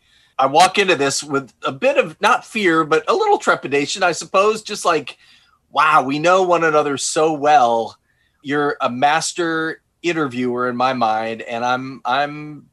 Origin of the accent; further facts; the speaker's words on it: Deposit, New York, United States; I grew up in Deposit, New York, a small town near Binghamton, and there were no radio stations in Deposit.